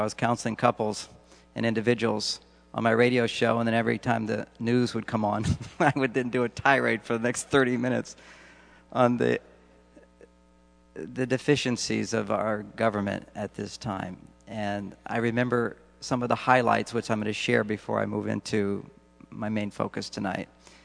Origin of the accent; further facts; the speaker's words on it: Texas, United States; also born or lived in California; But I grew up in Texas, by the way. I moved to California.